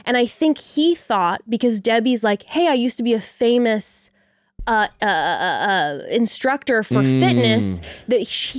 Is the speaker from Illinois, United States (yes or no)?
no; California, United States; I say this as someone who, you know, unfortunately, born and raised in Orange County, as we've discussed, and know the typical Orange County people.